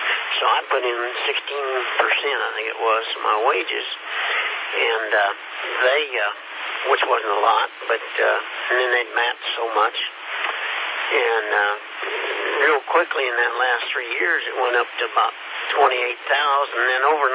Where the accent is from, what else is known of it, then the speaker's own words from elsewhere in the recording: Kansas, United States; I was from Kansas, and that plant employed 16,000 people